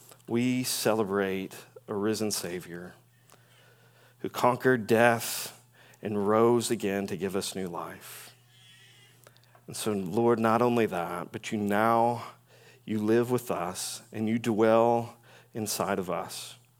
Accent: Louisville, Kentucky, United States; We grew up in Louisville, Kentucky.

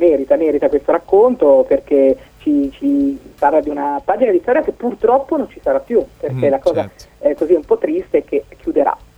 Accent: Casei Gerola, Lombardy, Italy; anch'io da bambina abitavo a Casei.

